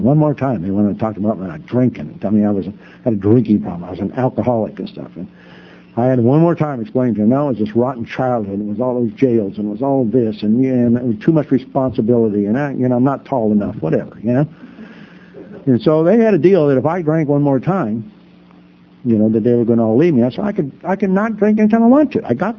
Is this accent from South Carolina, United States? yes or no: no; California, United States; now in Charlotte, United States; I keep telling you, I'm from California. I'm down here in Charlotte.